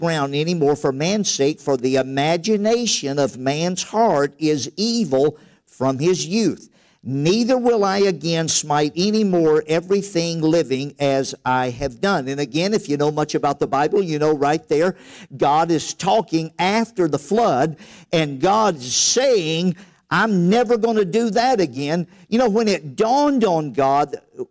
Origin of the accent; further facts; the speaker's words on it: Louisiana, United States; I grew up in Louisiana, way out in the country, kind of like this. We lived on a dead-end dirt road, and my dad was a carpenter.